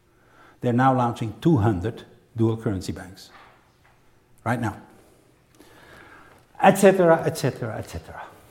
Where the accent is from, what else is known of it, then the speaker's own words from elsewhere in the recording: Belgium; Okay, I am from Belgium, so I have to have my pitch.